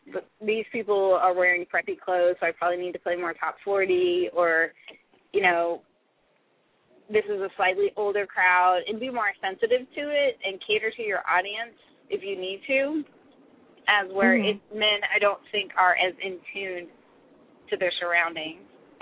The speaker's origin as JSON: {"language": "English", "region": "West Coast", "country": "United States", "said": "And I'm from the West Coast, so what do?"}